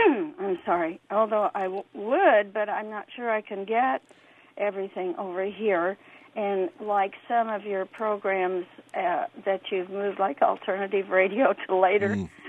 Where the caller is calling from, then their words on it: Bloomington, Illinois, United States; Bloomington, Illinois.